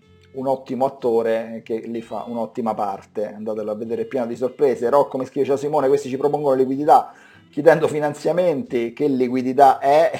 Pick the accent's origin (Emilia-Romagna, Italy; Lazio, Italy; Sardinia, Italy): Lazio, Italy; Rome; accent: Roman; il mio accento non sia puramente romano, ma vi informo che sono romano da 10 generazioni, quindi se ho delle calate sono esclusivamente in questo senso.